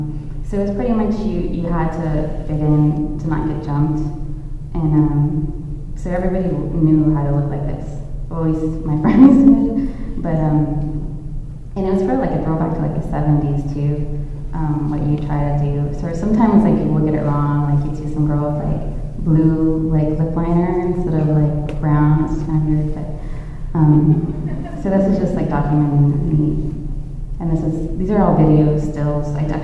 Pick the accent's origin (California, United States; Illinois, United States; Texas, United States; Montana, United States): California, United States; San Francisco; I'm from San Francisco, and there's a really large Chicano art movement in San Francisco, the Mission District especially. I grew up on 25th in Alabama, which is around the corner from Galleria de la Raza and Studio 24